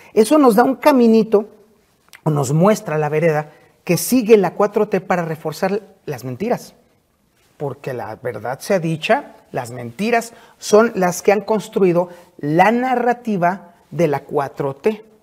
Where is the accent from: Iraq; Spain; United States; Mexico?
Mexico; los principales encuerados en este asunto somos justamente los mexicanos.